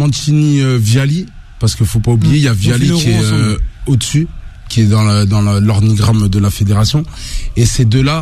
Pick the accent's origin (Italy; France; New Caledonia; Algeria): Italy; French is a second language; Non, parce que moi, je suis italien